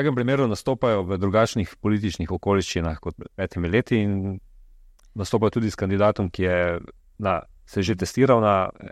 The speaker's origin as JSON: {"language": "Slovenian", "town": "Maribor", "region": "Drava", "country": "Slovenia", "said": "Jaz, ki prihajam iz Maribora, vem, da smo takrat z veseljem hodili na Zlato lisico"}